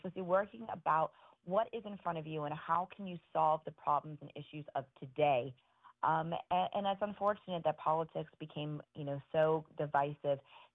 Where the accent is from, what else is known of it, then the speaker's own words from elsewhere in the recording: Miami, Florida, United States; like I said, I grew up in Miami, so I hang out a lot in Key West.